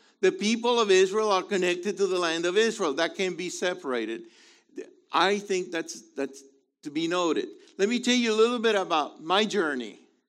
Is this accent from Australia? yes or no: no; San Juan, Puerto Rico; born there; I was born in San Juan. Actually, it was not called San Juan when I was born there. It was called Santurce.